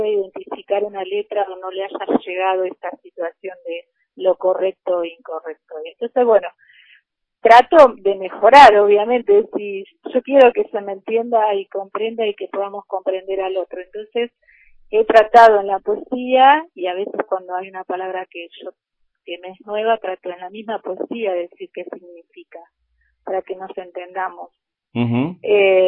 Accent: Quilmes Oeste, Buenos Aires, Argentina; bueno, me crié en Quilmes Oeste, barrios populares

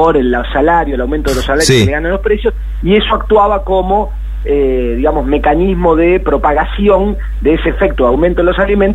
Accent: Argentina

